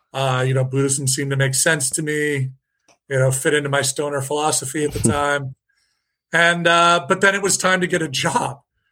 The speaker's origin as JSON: {"language": "English", "town": "Cleveland Heights", "region": "Ohio", "country": "United States", "tie": "born or raised there", "said": "So I grew up in Cleveland Heights, suburb of east side of Cleveland."}